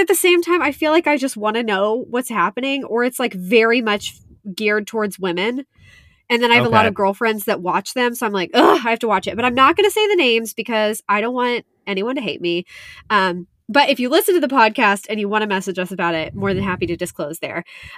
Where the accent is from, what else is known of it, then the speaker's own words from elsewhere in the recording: Indiana, United States; I've always been kind of proud of Indiana Jones because we're from Indiana.